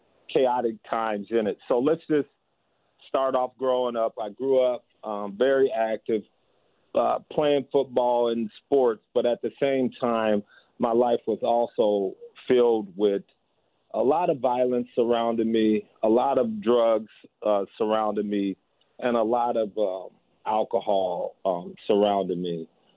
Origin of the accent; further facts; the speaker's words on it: Omaha, Nebraska, United States; born there; So I was born in Omaha, Nebraska in 1967